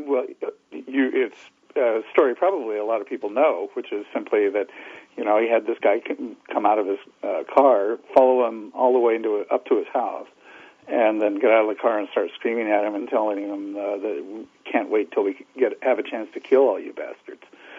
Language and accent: English; Idaho, United States; I grew up in Idaho, and I'm kind of an Old West history buff, and knew a lot about the history of the Old West